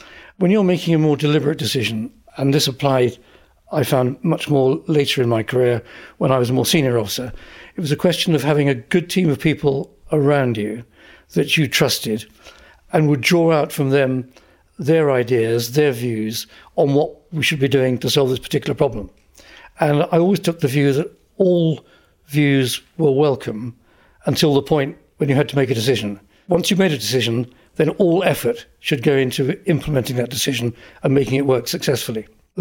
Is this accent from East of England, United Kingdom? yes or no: yes; East of England, United Kingdom; I mean, I grew up in Essex.